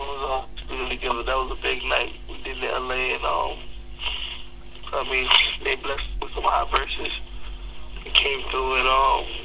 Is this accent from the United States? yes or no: no; Jamaica; I'm from Jamaica, man.